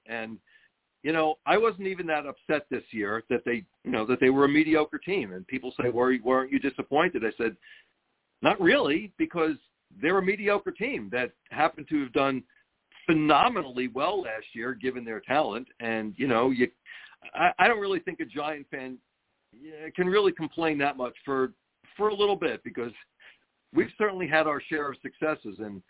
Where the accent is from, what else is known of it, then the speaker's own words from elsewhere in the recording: Long Island, New York, United States; of course, I was a Mets fan as well because I'm from Long Island.